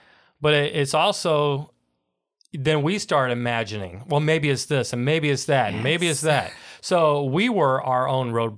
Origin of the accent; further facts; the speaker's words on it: Illinois, United States; moved away as an adult; also born or lived in New Jersey; now in Melbourne, United States; Yeah, I'm from Illinois originally.